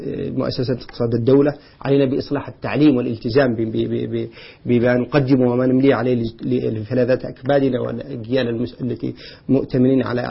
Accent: Yemen; إحنا عندنا في اليمن الآن في محافظة نائية

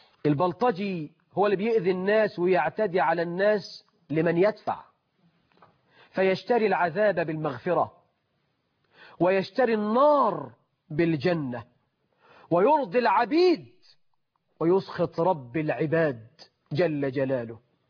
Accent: Egypt; عندنا في مصر ولا فخر نساء بلطجيات

